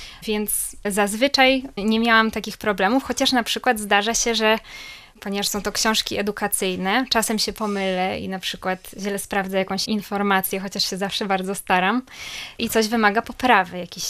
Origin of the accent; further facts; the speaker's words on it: Gdynia, Pomeranian Voivodeship, Poland; Tak, to moje rodzinne miasto i bardzo lubię Gdynię.